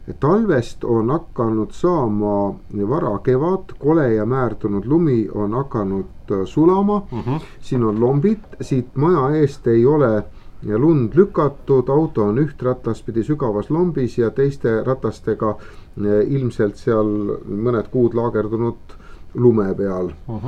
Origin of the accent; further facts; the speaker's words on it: Paide, Järva County, Estonia; Mina kui paidelane, ma tean, mida ma paidel mõtlen.